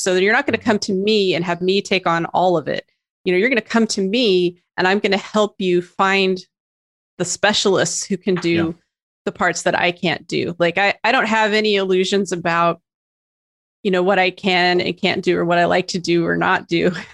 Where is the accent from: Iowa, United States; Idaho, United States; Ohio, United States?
Idaho, United States; cause I'm from Idaho and there's this team called Boise State